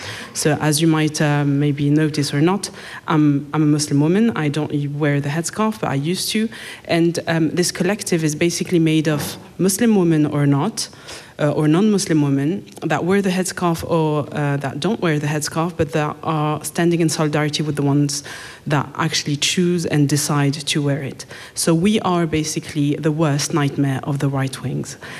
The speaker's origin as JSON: {"language": "English", "region": "Romandy", "country": "Switzerland", "also_born_or_lived": "Zurich", "said": "I come from the French side of Switzerland. Let's just say it's a completely different country, I would guess. Yeah. I used to live in Zurich, but I've never seen this place. I don't speak German because I refuse to."}